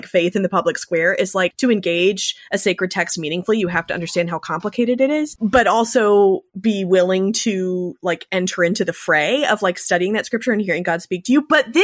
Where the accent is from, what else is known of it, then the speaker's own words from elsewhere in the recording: Southeast, United States; now in Austin, United States; And so I grew up in the Southeast. I am now rooted in Austin, Texas